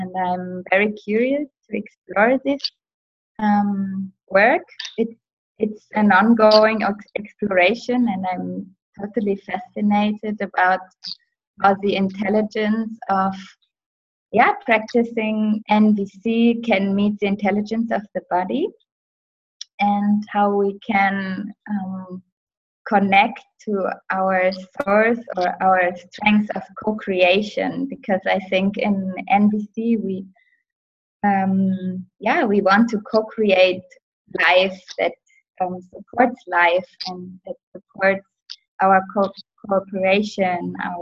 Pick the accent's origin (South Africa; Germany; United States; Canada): Germany; now in Vienna, Austria; I'm coming from Germany, actually, living in Vienna now.